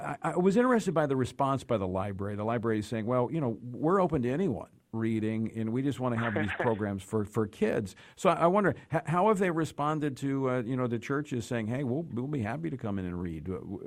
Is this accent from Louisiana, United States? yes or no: yes; Louisiana, United States; In fact, it made its way to my home state of Louisiana.